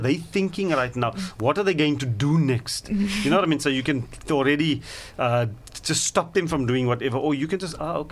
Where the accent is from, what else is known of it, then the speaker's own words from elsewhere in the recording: Mitchell's Plain, Western Cape, South Africa; also born or lived in Bridgetown; Basically the first 15 years of my life, growing up in Bridgetown and Mitchell's Plain.